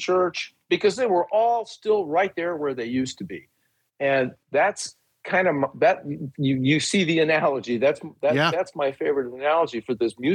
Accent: Dallas, Texas, United States; moved away; also born or lived in Illinois; I grew up in Dallas, and it just so happened that when we left Dallas in 1975 to move to Illinois, nothing took me back there for many, many, many years.

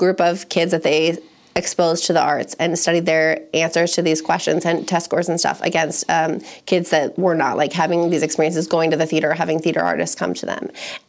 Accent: Bettendorf, Iowa, United States; I grew up in the Quad Cities. So I grew up in Bettendorf. I went to all of, Bettendorf high schools.

